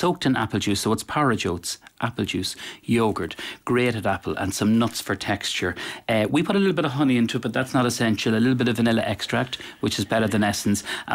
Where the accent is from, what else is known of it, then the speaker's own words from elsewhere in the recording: Cavan, Ulster, Ireland; And we're from Cavan.